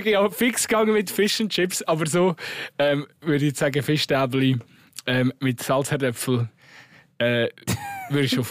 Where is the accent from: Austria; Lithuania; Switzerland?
Switzerland; bei uns in der Schweiz